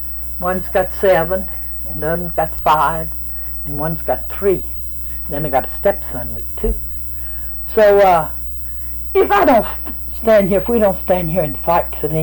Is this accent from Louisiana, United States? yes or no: yes; Louisiana, United States; I'm a Cajun